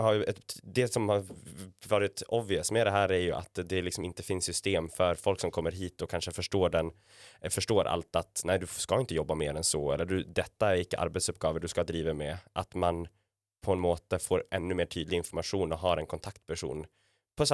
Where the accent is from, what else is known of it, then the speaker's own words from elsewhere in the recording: Sweden; Jag är ju svensk själv, men kan ju kommunicera med er här.